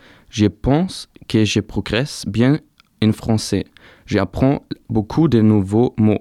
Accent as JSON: {"language": "French", "town": "Munich", "region": "Bavaria", "country": "Germany", "second_language": "French", "lives_now": "La Rochelle, France", "said": "J'ai 24 ans et je viens de Munich. À Munich, j'ai étudié le génie mécanique à la Technische Universität München. Actuellement, je suis en programme Erasmus ici à La Rochelle"}